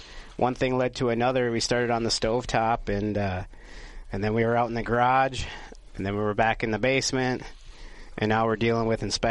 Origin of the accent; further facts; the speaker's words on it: United States; I'm American